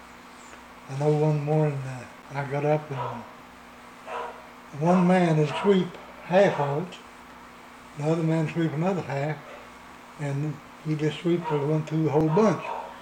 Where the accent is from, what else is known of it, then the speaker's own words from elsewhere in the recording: United States; I was born in Edmonds County, stayed in Edmonds County.